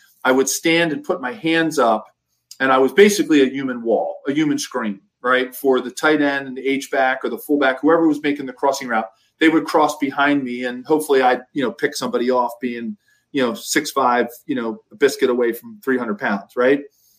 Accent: Philadelphia, Pennsylvania, United States; growing up in Philadelphia, you know, and going to Penn, I've always had a little bit of an affinity for the Bengals because of that.

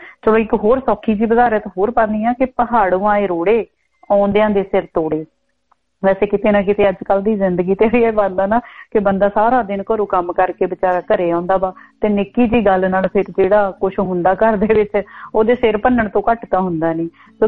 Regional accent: Jagraon, Punjab, India; now in Australia; ਮੈਂ ਤਾਂ ਜਗਰਾਉਂ ਤੋਂ ਹੈਗੀ ਆ ਤੇ ਮੈਂ ਤਾਂ ਜਗਰਾਉਂ ਵਾਲੀ ਹੀ ਰਹੂੰਗੀ

